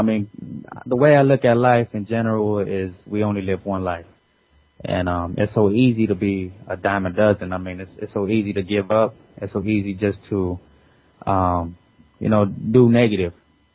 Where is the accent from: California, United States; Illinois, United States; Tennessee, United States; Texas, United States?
California, United States; Pomona; born there; I'm originally, you know, I was born in Pomona, California, but I've lived all over the place. You know, mix of Inland Empire.